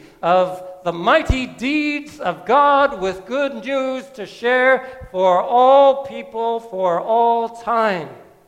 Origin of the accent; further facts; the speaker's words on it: Hamilton, Ontario, Canada; I'm from Hamilton, I wouldn't say Newfoundlander because I'm not from Newfoundland.